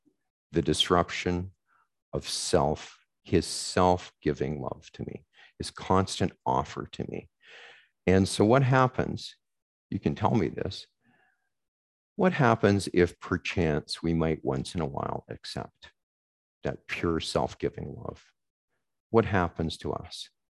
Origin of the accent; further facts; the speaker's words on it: England, United Kingdom; I'm English.